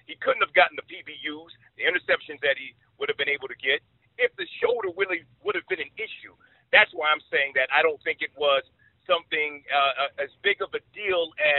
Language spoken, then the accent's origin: English; California, United States; I'm born and raised in California, so that makes me a Raiders fan.